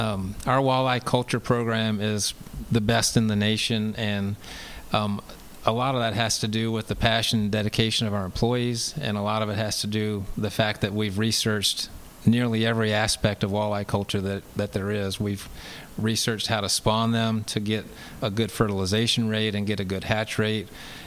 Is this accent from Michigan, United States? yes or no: no; Virginia, United States; I'm originally from Virginia, so I went to Virginia Tech